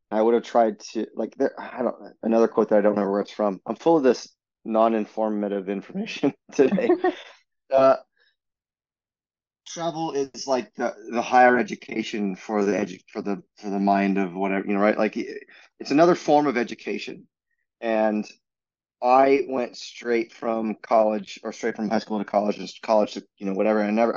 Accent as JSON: {"language": "English", "country": "United States", "said": "especially I'm an American, right?"}